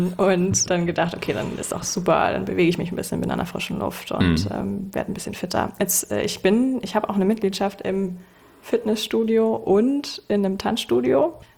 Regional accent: Hamburg, Germany; born there; ich bin 28 Jahre alt, gebürtige Hamburgerin

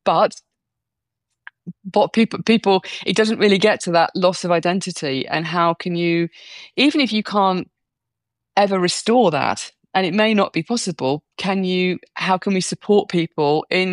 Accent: the north of England, United Kingdom; now in London, United Kingdom; So I come from the north of England. And when I go back to the north of England, my accent changes completely

